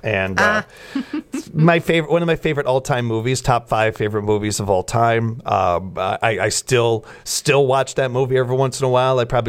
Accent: Illinois, United States; I know that as a kid growing up in Illinois, WGN had Bozo the Clown show on.

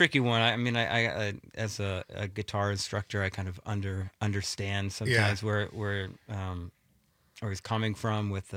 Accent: Milwaukee, Wisconsin, United States; born or raised there

